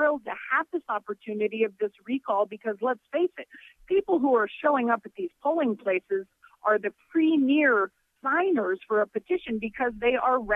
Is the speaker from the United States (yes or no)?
yes; Denver, Colorado, United States; I'm from Denver. There are 6 of us from the Denver area who came down for the day